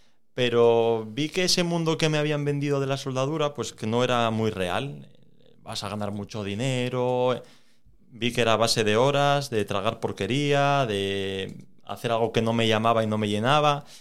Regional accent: Gijón, Asturias, Spain; No, yo soy de Gijón. Mi padre es de Mieres, pero se vino muy niño para Gijón. Con 8 años o así se vino para Gijón y yo nací aquí en Gijón. Eran de la Calzada, vinieron a vivir a la Calzada.

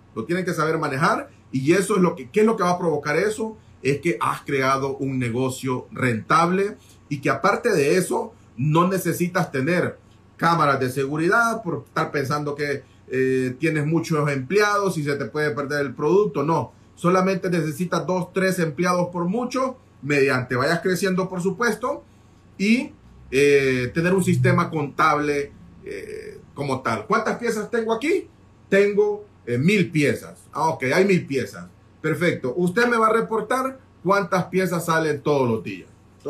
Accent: Honduras; Soy de Honduras, Marcio.

